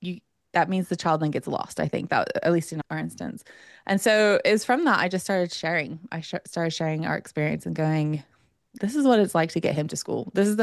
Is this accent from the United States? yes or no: yes; United States; I'm like American, well, that's silly.